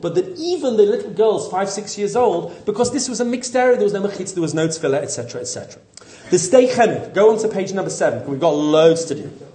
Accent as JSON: {"language": "English", "region": "England", "country": "United Kingdom", "said": "Oh, well, I'm English. It depends entirely on how they behave."}